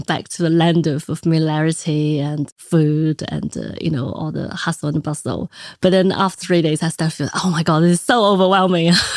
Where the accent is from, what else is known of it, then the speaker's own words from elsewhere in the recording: Beijing, China; English is a second language; also born or lived in United Kingdom; I am from China and I lived my whole sort of career life in China, except for a brief period of time I was studying in the UK. And my job has always been in China and I always made my career and my life in Beijing.